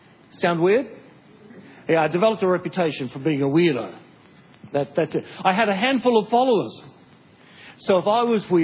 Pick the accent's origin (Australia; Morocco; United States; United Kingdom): Australia; The reason being, I thought, I'm Australian, Australians are Christian, so I know what it's all about.